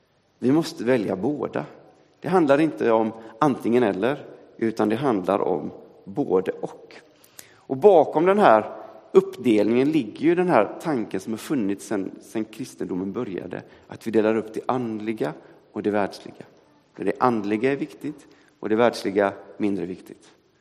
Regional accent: Gothenburg, Västra Götaland County, Sweden; Så sa man på 80-talet när jag växte upp i Angereds missionskyrka.

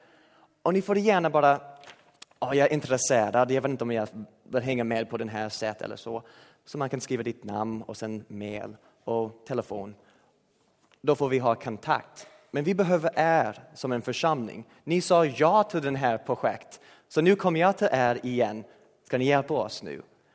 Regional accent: United States; Jag är en amerikan.

